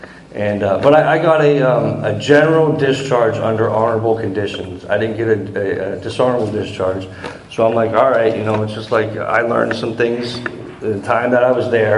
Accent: McCain, United States; also born or lived in Hammond; I was born in Hammond, but I grew up in McCain. I grew up in a trailer park the majority of my early childhood.

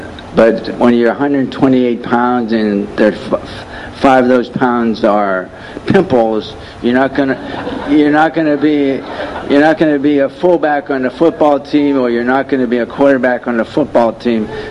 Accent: Erie, Pennsylvania, United States; also born or lived in Corry, United States; But I was born in Cory, Pennsylvania a few years ago, and when I was an infant, my biological parents got divorced, and so I went with my mother, and she moved to Erie, Pennsylvania

